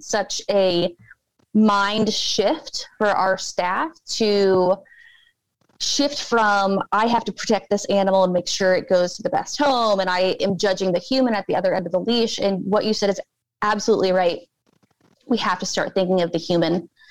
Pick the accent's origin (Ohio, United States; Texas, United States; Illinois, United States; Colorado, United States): Ohio, United States; I grew up in Ohio where it was very rural.